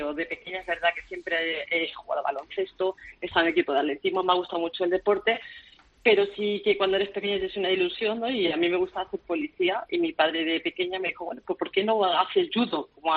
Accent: Torrejón de Ardoz, Community of Madrid, Spain; Yo soy de Torrejón de Ardoz, Madrid.

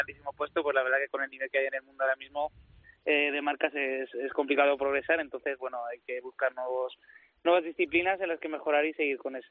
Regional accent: Madrid, Community of Madrid, Spain; born there; yo soy aragonés, es así, lo que pasa que bueno, que sí que he nacido en Madrid, tengo toda mi familia en Madrid, yo cariño a Madrid, por supuesto que la tengo

